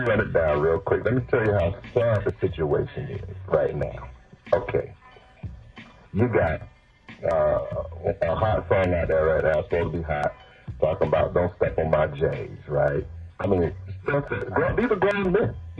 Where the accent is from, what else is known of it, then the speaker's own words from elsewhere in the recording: Florida, United States; And then we got, you know, and I'm from Florida.